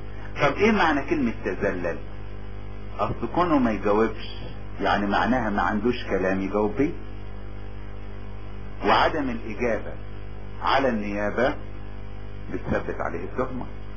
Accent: Upper Egypt, Egypt

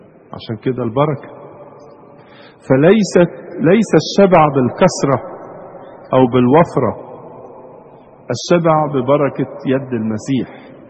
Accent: Egypt; في الفاظ كده كتير نقولها في الادبيات الاجتماعية بتاعتنا كمصريين

